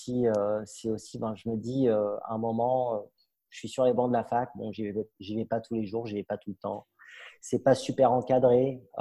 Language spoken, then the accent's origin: French; Île-de-France, France; moved away as an adult; mes parents sont arrivés en tant que réfugiés politiques en région parisienne. J'y ai grandi et puis à l'âge de 20 ans, j'ai pris mon sac à dos et je suis parti à l'aventure, à l'étranger.